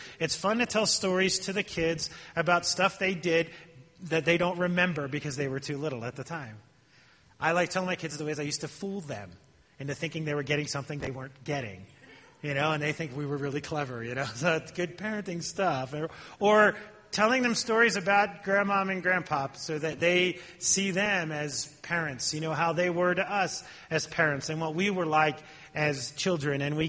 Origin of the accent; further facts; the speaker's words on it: New Jersey, United States; if I were in my hometown in New Jersey, and they saw those two things on the slide growing up in my hometown